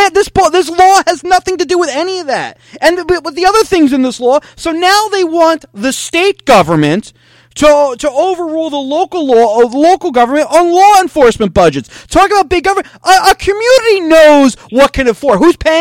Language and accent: English; Bergenfield, New Jersey, United States; when I was growing up in Bergenfield